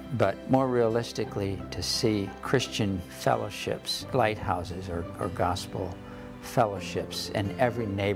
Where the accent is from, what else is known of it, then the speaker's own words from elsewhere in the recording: Dallas, Texas, United States; I'm originally from Dallas, Texas.